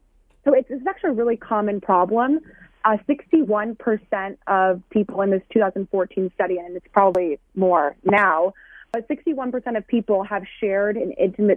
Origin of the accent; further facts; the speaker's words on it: New York, United States; But I'm really glad that now New York, which is my home state, has a anti-revenge porn law in the books.